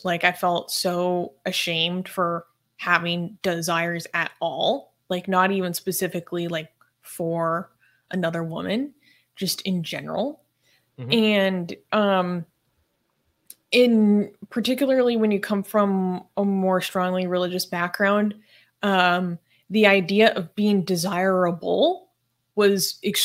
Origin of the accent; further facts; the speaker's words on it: Seattle, Washington, United States; I'm from Seattle. So like grungy style is just kind of how we dress.